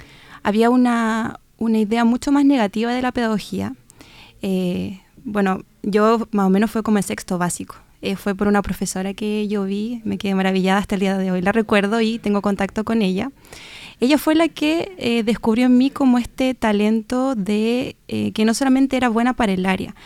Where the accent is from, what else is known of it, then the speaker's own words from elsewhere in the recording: Osorno, Los Lagos, Chile; yo tengo 23 años, soy de Osorno, toda mi vida he vivido acá. Mi abuela es de este lugar, mi madre, mi padre, bueno, mi padre es del sector de Trumao, pero sigue siendo cercana a esta localidad.